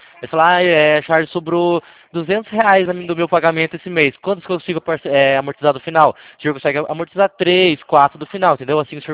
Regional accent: Itapetininga, São Paulo, Brazil; sou de Itabetininga, interior do estado de São Paulo.

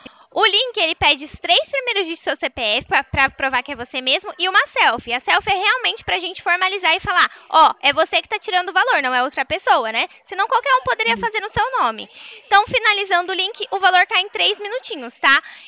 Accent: Araras, São Paulo, Brazil; Eu sou de Araras, da Poupa Cred de Araras.

